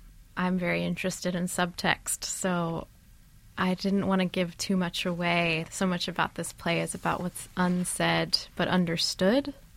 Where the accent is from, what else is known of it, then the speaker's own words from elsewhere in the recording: Tennessee, United States; I grew up in Tennessee, and that music is everywhere. We weren't so far from Nashville, and it's just part of the setting.